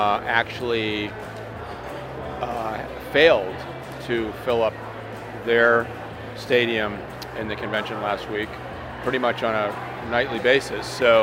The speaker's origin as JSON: {"language": "English", "region": "Colorado", "country": "United States", "said": "Interestingly enough, I'm a independent from Colorado, so I'm one of the purple people."}